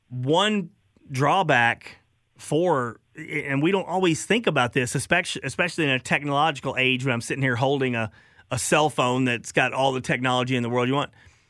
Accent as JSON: {"language": "English", "town": "Bryant", "region": "Arkansas", "country": "United States", "tie": "born or raised there", "said": "My hometown, Bryant, Arkansas. All right, so white school."}